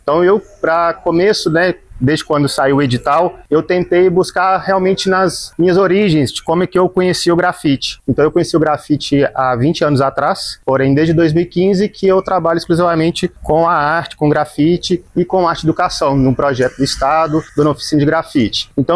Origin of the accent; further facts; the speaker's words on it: Pará de Minas, Minas Gerais, Brazil; now in Belo Horizonte, Brazil; Nascido e criado aqui em Pará de Minas, porém moro em Belo Horizonte aproximadamente há 7 anos.